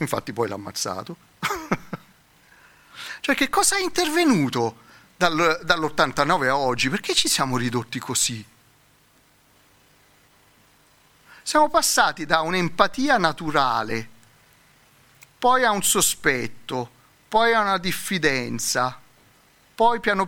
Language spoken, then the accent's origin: Italian; Lazio, Italy; Se voi andate a Latina, io vengo dal Lazio